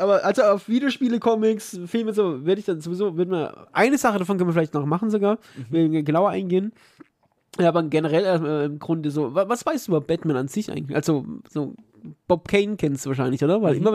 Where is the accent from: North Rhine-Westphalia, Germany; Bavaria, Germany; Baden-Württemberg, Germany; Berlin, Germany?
Baden-Württemberg, Germany; Niefern; es war in Niefern, da wo ich aufgewachsen bin.